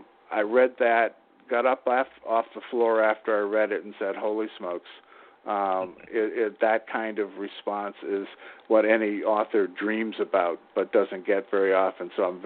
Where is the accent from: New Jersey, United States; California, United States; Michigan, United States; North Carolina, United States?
New Jersey, United States; I'm an author from New Jersey.